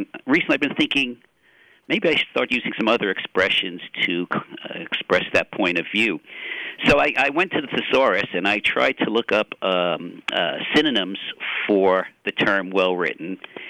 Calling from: Tallahassee, Florida, United States; Tallahassee, Florida at Florida State University.

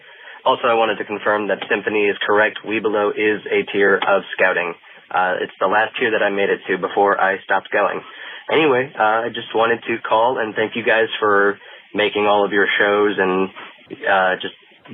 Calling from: California, United States; I am calling from California

